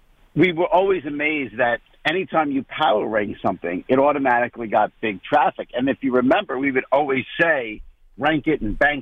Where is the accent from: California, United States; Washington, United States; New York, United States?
New York, United States; New York City; maybe it's because I'm a New Yorker.